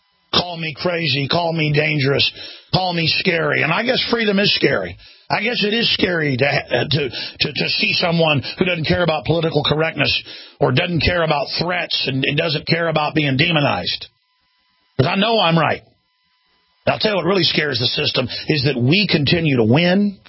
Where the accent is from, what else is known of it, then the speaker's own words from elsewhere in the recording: United States; I am an American. I'm as American as it gets. And I care about this country.